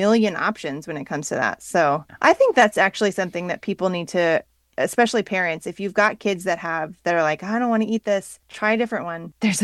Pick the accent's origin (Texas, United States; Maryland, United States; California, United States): Maryland, United States; Rockville; I grew up near Rockville, Maryland. So that's a huge center of Orthodox Judaism.